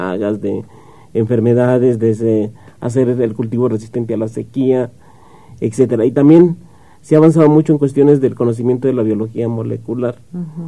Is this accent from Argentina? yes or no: no; Mexico; un patrón alimentario que nos ha permitido ser como mexicanos